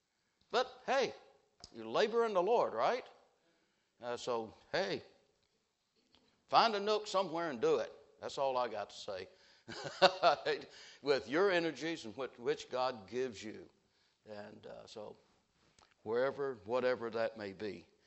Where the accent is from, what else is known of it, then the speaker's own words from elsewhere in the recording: the South, United States; And I grew up in the South, and I know what I'm talking about, all right?